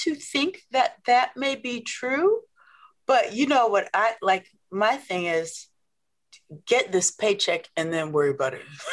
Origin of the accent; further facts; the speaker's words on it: Omaha, Nebraska, United States; But also, I'm from Omaha, Nebraska.